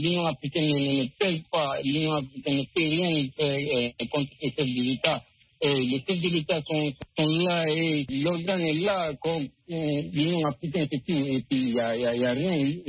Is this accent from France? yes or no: no; Guinea; moi, personnellement, je suis de Guinée